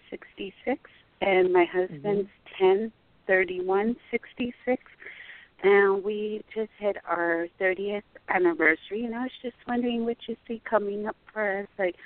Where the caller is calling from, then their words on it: Arizona, United States; I'm calling from Arizona.